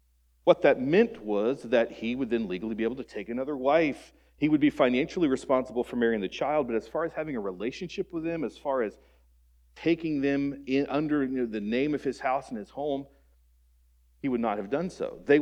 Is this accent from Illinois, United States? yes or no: no; West Virginia, United States; I'm from West Virginia.